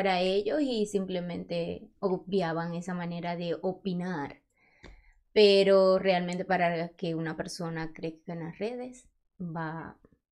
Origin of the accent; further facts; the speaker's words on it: Ciudad Ojeda, Zulia, Venezuela; also born or lived in Cabimas; Soy venezolana. Nací en un pueblito muy chiquito del estado Zulia. Municipio Cabimas, pero me crié en Ciudad Ojeda. Y bueno, mis padres tienen muchos rasgos indígenas. Mi mamá es de piel morena y mi papá de piel blanca.